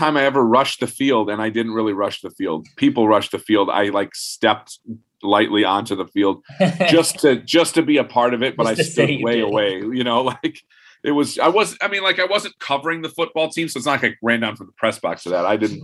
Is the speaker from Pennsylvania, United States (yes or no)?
no; Ann Arbor, Michigan, United States; growing up in Ann Arbor, going to Michigan games